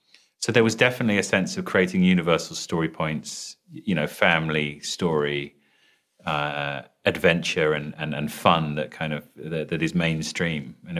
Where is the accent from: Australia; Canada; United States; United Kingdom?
United Kingdom; And I was aware, obviously, being British, of Sherlock Holmes.